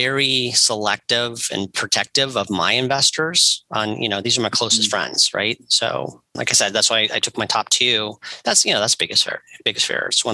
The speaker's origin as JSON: {"language": "English", "region": "California", "country": "United States", "said": "I mean, we're from California. We have fresh cash."}